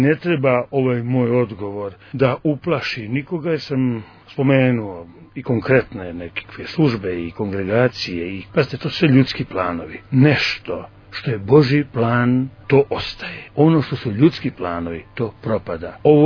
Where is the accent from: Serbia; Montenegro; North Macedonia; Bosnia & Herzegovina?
Montenegro; Ja moram 1000 puta da ponovim da nisam manje, naprotiv, tvrdim sam više Crnogorac. Ja sam veći Crnogorac zato što sam Srbin i sam pravi Crnogorac, kao svi moji preci